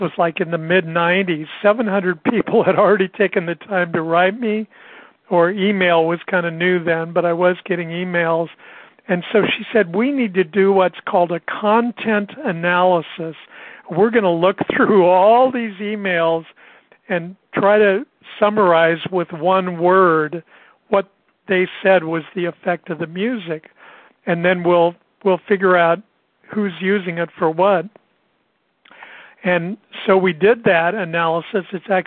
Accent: Kansas City, Kansas, United States; she lived in Topeka, Kansas, only 20 miles from where I grew up in Kansas City.

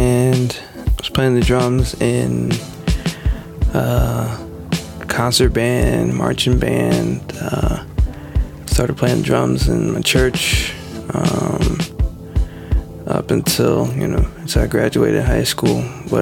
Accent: Washington, New Jersey, United States; I hail from Jersey, and Washington, New Jersey, to be specific, you know.

